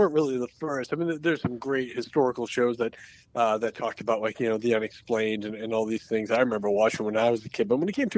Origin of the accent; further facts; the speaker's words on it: Rhode Island, United States; I'm definitely a little spoiled growing up in Rhode Island, being in New England here